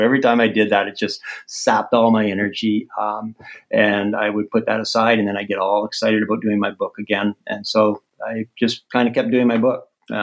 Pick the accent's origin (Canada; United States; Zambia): Canada; they were Canadian, and that was great because I'm Canadian, and it's kind of nice to publish with somebody from my own country.